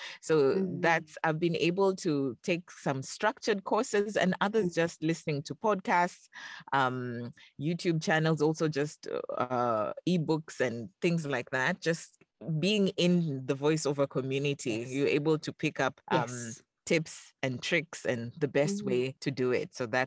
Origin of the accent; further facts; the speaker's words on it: Kenya; I'm an African voice actor. I'm actually from Kenya in East Africa.